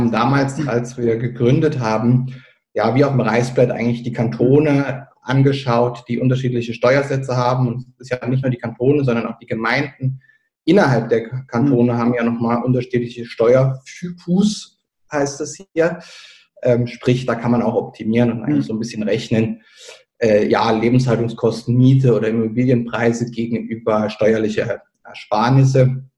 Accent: Germany; now in Switzerland; Ich bin ursprünglich aus Deutschland, zwischenzeitlich aber in der Schweiz wohnhaft.

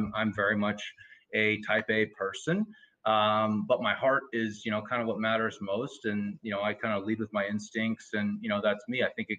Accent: Atlanta, Georgia, United States; also born or lived in Chattanooga; I live here in New York City. I'm from Atlanta. Originally, I was born actually in Chattanooga, Tennessee, but grew up in Atlanta for about 14, 15 years.

